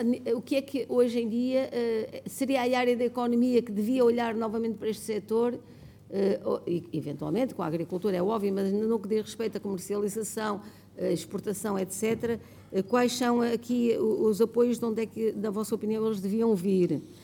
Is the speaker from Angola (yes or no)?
no; Trás-os-Montes, Portugal; eu sou de Trás-os-Montes